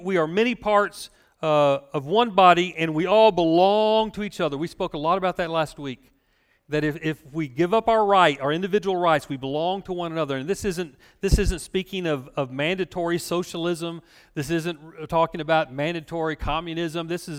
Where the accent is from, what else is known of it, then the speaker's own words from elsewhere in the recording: United States; born there; I was born here in America.